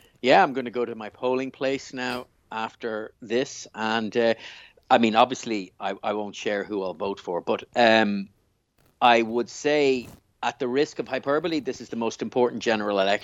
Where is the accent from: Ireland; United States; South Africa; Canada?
Ireland; now in United Kingdom; As an Irishman living in the UK, I have the great privilege of being able to vote in a general election here.